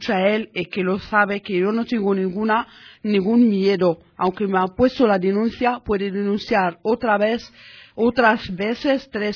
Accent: Casablanca, Casablanca-Settat, Morocco; now in Madrid, Spain; me siento solita aquí en Madrid. Cierto, soy marroquí de Casablanca

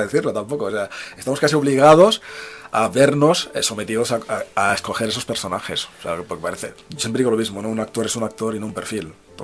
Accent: Madrid, Community of Madrid, Spain; accent: castizo; yo tengo, pese a que tengo un acento castizo que te cagas, soy negro. Entonces eso es señal de muchas cosas en España o en Madrid, por lo menos que soy de aquí.

